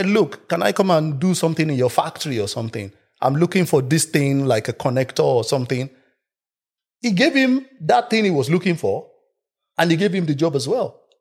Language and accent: English; Lagos, Nigeria; also born or lived in Oyo State; now in London, United Kingdom; I'm from Oyo State, but we grew up in Lagos.